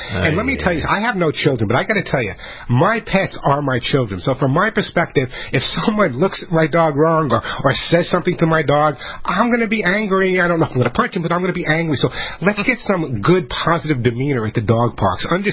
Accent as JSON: {"language": "English", "region": "New York", "country": "United States", "tie": "born or raised there", "lives_now": "California, United States", "said": "I grew up in New York where people yell out the window. I'm in California now."}